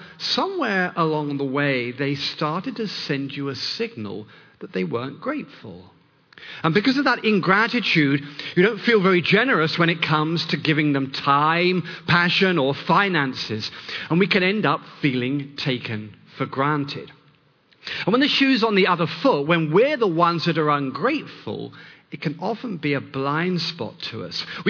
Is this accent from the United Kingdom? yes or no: yes; United Kingdom; now in United States; Thanksgiving holiday here in the US.